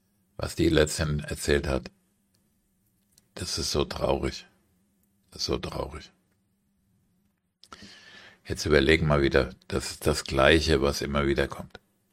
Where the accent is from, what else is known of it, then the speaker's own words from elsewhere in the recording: Frankfurt am Main, Hesse, Germany; Ich bin in Frankfurt am Main aufgewachsen